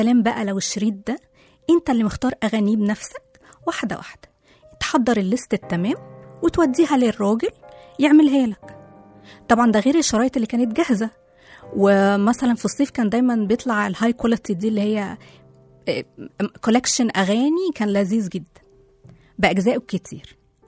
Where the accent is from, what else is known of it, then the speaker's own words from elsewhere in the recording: Egypt; وإحنا كمصريين نعشق لبنان واللبنانيين